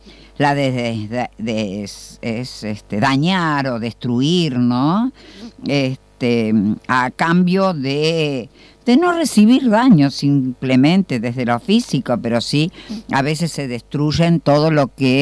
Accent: General San Martín, Buenos Aires Province, Argentina; soy del distrito de General San Martín

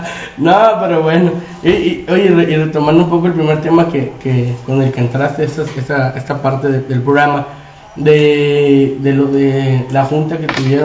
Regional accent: Mexico; como mexicano estás haciendo exactamente el mismo mugrero

